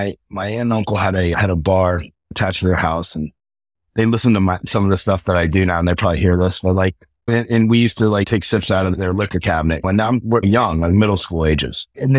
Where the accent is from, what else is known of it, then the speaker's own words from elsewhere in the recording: Boca Raton, Florida, United States; South Florida. Grew up in South Florida my whole life. Yeah, yeah. Went to school. Went to Boca Raton High School. Like everyone knows Boca is like this rich town.